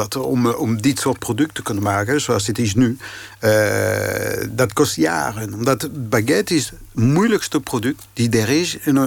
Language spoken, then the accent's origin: Dutch; France; Dutch is a second language; Dat is heel belangrijk, omdat bij ons in Frankrijk... Er is geen één wijze om een baguette te maken.